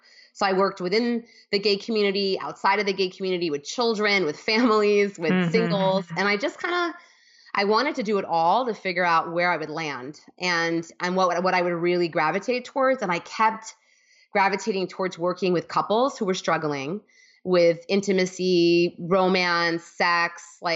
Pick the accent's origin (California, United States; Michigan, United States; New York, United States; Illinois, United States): New York, United States; New York City; I was growing up in New York City with 2 parents that were entrepreneurs.